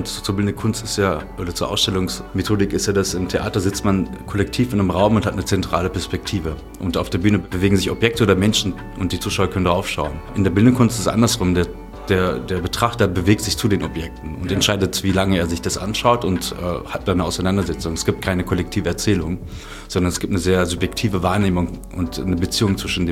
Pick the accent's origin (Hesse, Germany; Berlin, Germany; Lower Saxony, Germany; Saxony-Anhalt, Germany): Berlin, Germany; Hier in Kreuzberg